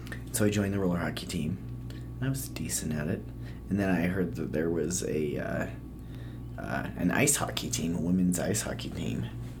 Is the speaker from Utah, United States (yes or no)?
yes; Salt Lake City, Utah, United States; Mill Creek area.